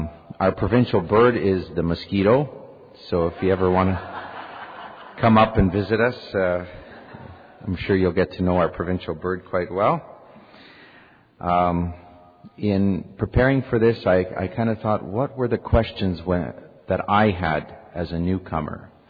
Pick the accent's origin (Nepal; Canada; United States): Canada; Winnipeg, Manitoba; I'm from Winnipeg, Manitoba, Canada, which is directly straight north from here. If you know where Minneapolis is, it's another 500 miles north.